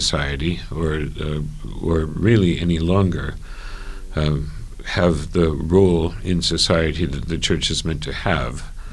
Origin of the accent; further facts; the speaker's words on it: Canada; I'm Canadian.